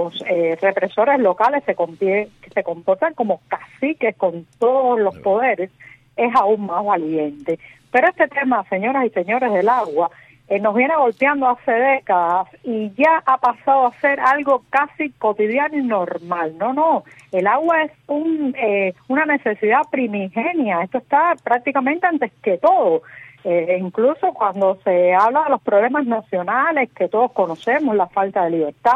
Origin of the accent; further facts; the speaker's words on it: Havana, Cuba; Yo misma nací en un solar en Centro Habana y mi hermana y yo nos recuerdo cargando agua desde antes de los 10 años.